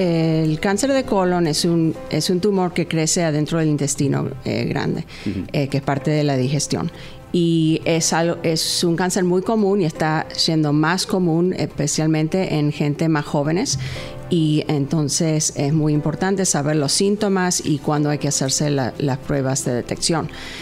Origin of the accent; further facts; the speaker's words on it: Argentina; also born or lived in Connecticut; now in Long Island, United States; Estuve aquí 15 años. Originalmente soy de Argentina y estuve más que nada en el área de New York y en Connecticut también.